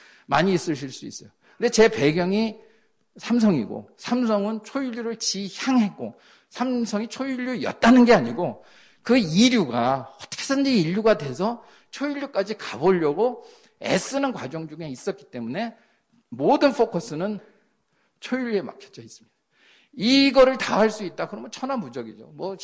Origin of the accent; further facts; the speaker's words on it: South Korea; 제가 한국 사람이잖아요.